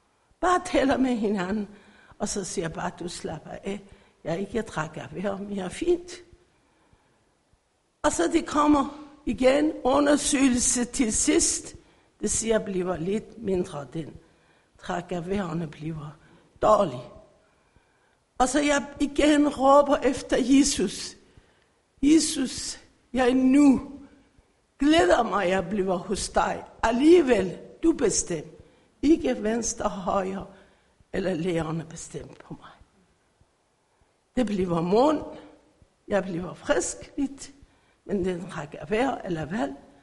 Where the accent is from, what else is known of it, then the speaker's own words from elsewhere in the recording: Iran; Danish is a second language; now in Denmark; jeg kommer fra Iran alligevel. Nu er 27 år og bor i Danmark.